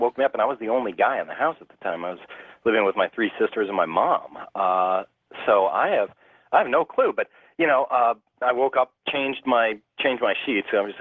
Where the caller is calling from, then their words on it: Port Orchard, Washington, United States; Yeah, hi, George. … from Port Orchard, Washington.